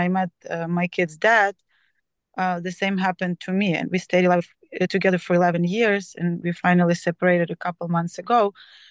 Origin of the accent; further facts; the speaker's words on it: Ukraine; I grew up in Ukraine, and my parents never were married.